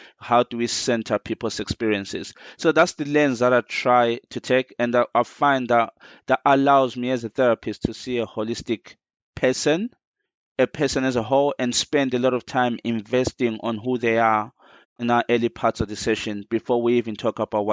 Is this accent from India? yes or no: no; Zimbabwe; born there; I was born in Zimbabwe, I'm a Zulu, right? Which is originally a tribe from South Africa.